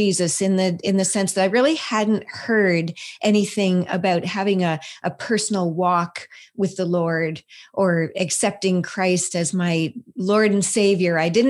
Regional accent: Ontario, Canada; up in a small city just east of Toronto. And we were a family of five. I have a brother and a sister. We grew up in the Lutheran church.

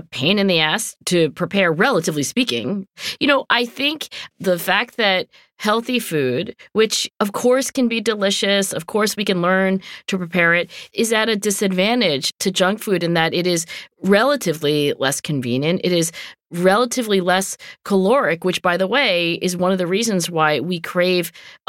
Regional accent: Philadelphia, Pennsylvania, United States; because, you know, I'm from Philadelphia. I drank tons of soda. I ate tons of candy, probably why I have so many cavities.

